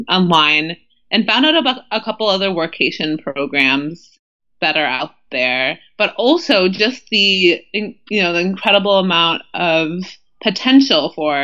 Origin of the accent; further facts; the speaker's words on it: United States; staying somewhere outside of my home country, the U.S., for a longer period of time